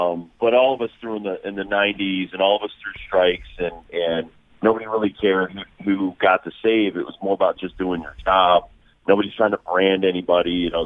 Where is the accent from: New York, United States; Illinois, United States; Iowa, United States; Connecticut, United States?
Connecticut, United States; also born or lived in Los Angeles; Yeah, this is, I'm from Connecticut. I wanted to come home, and I've been in L.A. for 10 years, and it's been a great 3 years for me so far.